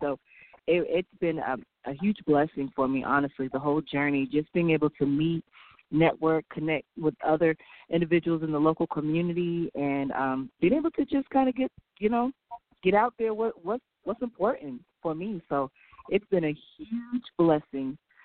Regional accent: Campbellton, Florida, United States; now in Orlando, United States; I'm currently located in Orlando, Florida, but originally I'm actually born and raised. I'm from Campbellton, Florida.

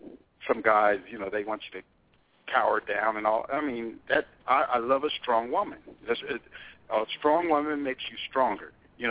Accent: San Diego, California, United States; I'm from San Diego.

